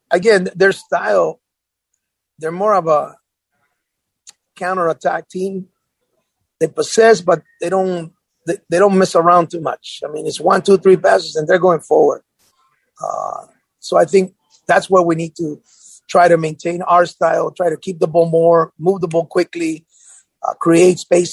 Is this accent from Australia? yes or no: no; El Salvador; I'm from El Salvador